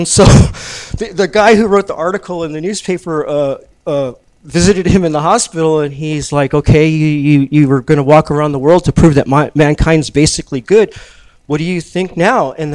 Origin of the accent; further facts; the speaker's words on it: Hawthorne, California, United States; I'm from the South Bay. I grew up in Hawthorne, Torrance area, you know